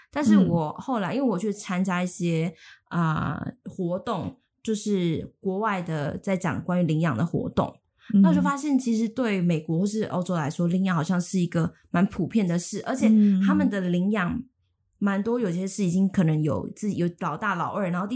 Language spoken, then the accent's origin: Chinese; Taiwan; 就是以台湾土生土长台湾人来说